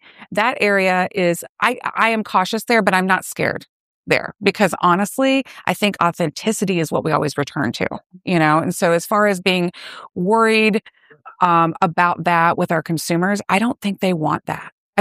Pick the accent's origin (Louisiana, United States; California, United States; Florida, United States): Florida, United States; Tallahassee; from Tallahassee, Florida.